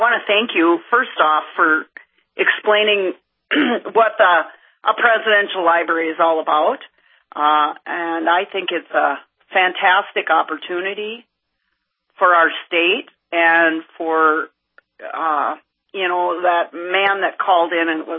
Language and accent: English; South Dakota, United States; Look at what the, it's done for South Dakota, the Black Hills of South Dakota. I grew up in South Dakota.